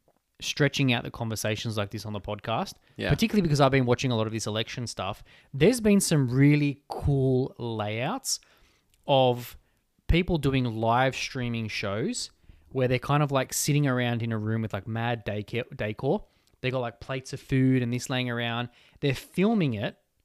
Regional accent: Australia; accent: Australian; Excuse my Aussie accent.

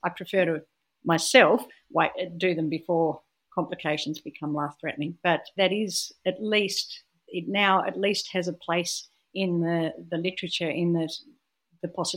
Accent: Australia; And in Australia, at least, and I do preface this as being Australian

